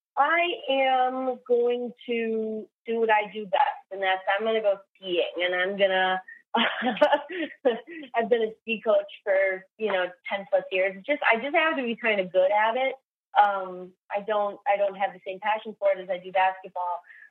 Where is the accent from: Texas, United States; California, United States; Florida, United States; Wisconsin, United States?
Wisconsin, United States; Sheboygan; now in Utah, United States; I'm straight out of Sheboygan. That's where I'm from. And, I did move to Utah about 2 years ago, but I grew up in Wisconsin.